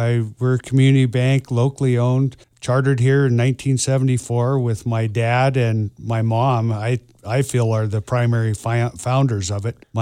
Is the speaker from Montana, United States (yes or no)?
yes; Kalispell, Montana, United States; Yes, I am. I was born and raised here in Kalispell. I've lived here all my life, except when I went to the University of Montana, so I didn't go very far from home.